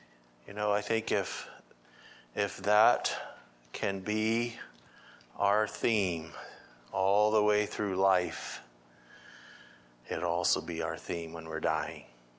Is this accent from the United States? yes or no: yes; Ohio, United States; I'm from Ohio, from the Faith Christian Fellowship congregation in Ohio.